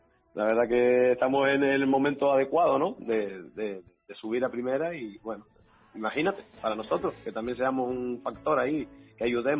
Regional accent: Santa Cruz de Tenerife, Canary Islands, Spain; Me considero también, yo soy chicharrero de pro.

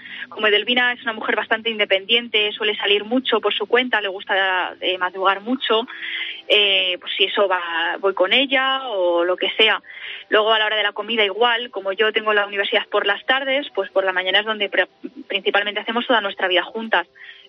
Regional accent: Guadalajara, Castilla-La Mancha, Spain; Yo soy de Guadalajara. Y evidentemente la universidad está en Madrid. El transporte público me queda 2 horas, 2 horas y media.

